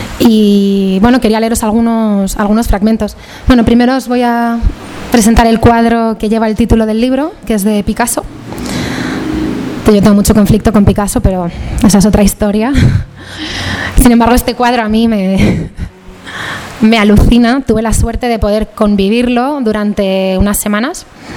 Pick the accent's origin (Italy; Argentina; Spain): Spain; somos jóvenes españoles con mucha formación, con idiomas, con muchas capacidades